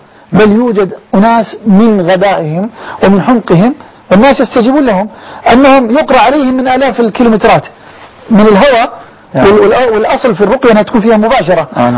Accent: Saudi Arabia; كثير من الأطباء عندنا في السعودية

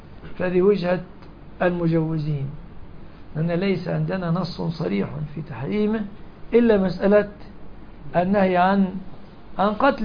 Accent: Egypt; عندنا كمصريين

